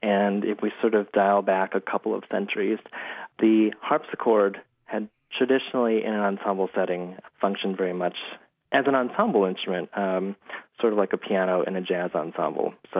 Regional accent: Chicago, Illinois, United States; We're both from the Chicago area, and over the years, I went away to school in Canada, came back to Chicago, where I teach now.

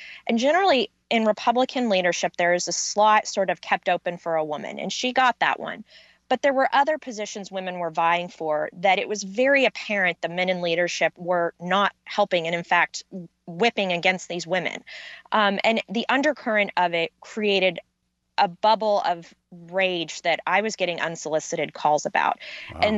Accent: Texas, United States; the congresswoman from my hometown, Kay Granger, was elected in 1996.

